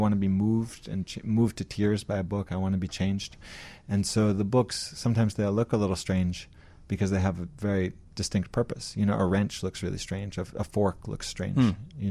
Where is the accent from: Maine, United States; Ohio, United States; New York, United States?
New York, United States; now in Chicago, United States; I was from New York, but I had never visited Chicago.